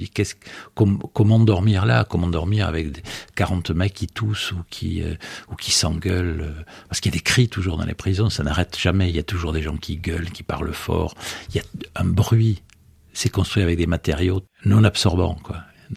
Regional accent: France; j'oublie que je suis français, je suis pas un maudit français.

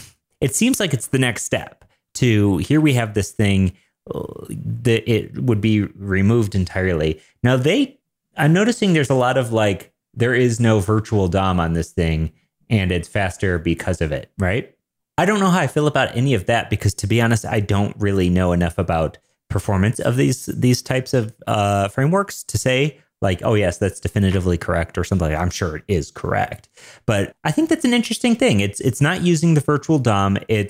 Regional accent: Denver, Colorado, United States; I'm a developer from Denver, Colorado.

